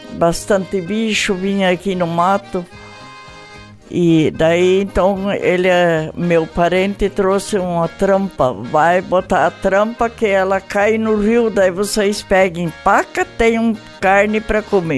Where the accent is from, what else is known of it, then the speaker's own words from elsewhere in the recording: Porto Lucena, Rio Grande do Sul, Brazil; born there; Eu nasci em Porto Lucena, Rio Grande do Sul.